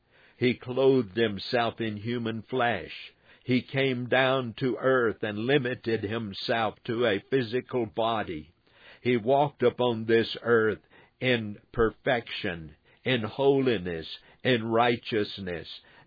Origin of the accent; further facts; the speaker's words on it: Texas, United States; As a boy, I grew up in West Texas, and there we have many red ant beds where red ants live.